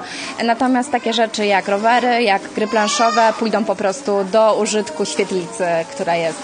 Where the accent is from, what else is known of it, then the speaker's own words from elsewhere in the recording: Kraków, Lesser Poland, Poland; Jesteśmy z Krakowa, ale w Krakowie ani w Małopolsce nie ma takiego ośrodka.